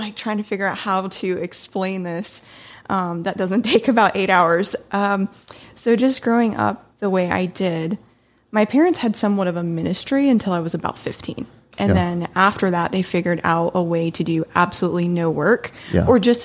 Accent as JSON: {"language": "English", "country": "Japan", "lives_now": "Las Vegas, United States", "said": "I'm originally from Japan, and then recently moved to Vegas, and then there's been a billion moves in between there. But I grew up super strict, fundamentalist, Baptist. I still identify as Christian"}